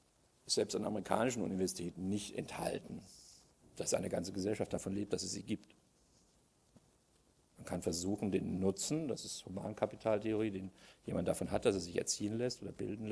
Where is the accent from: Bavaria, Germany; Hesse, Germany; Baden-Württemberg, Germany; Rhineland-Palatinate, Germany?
Hesse, Germany; Frankfurt; also ich komme aus Frankfurt